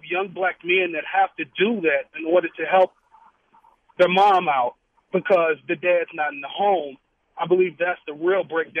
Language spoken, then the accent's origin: English; Gary, Indiana, United States; now in Wisconsin, United States; because I'm also from Gary, Indiana, and I'm now in Wisconsin.